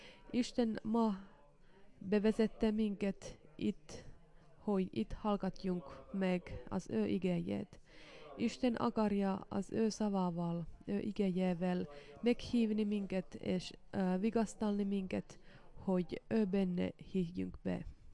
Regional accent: Pudasjärvi, North Ostrobothnia, Finland; ez az a Pudasjärvi nekem a szülőhegyem. Én itt születtem meg. Itt nőttem föl. És amikor tanulni mentem, én elindultam innen.

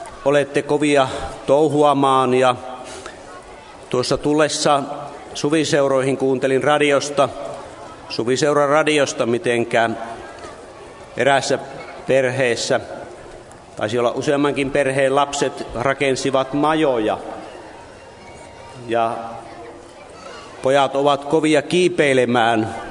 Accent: Kajaani, Kainuu, Finland; Ja kun minä olen Kajaanista, ja Kajaanissa on linnan rauniot Kajaanin joella

